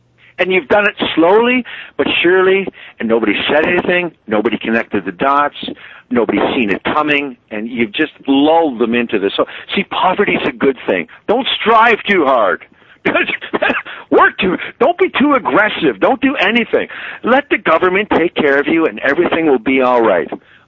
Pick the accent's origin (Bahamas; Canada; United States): Canada; the effort I put into being a Canadian, a hardworking guy who puts into the system